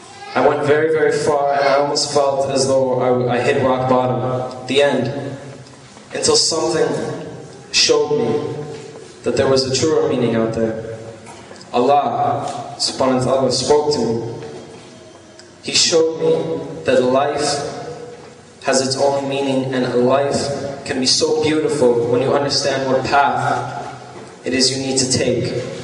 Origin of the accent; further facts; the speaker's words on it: Canada; My mother is Christian. My father is Muslim. I grew up here in Canada. My background is Kuwaiti.